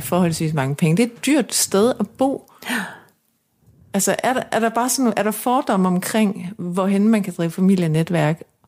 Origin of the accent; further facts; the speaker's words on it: Jutland, Denmark; now in Copenhagen, Denmark; nu er jeg jo tilflytter fra Jylland, og har ikke boet i Københavnsområdet hele mit liv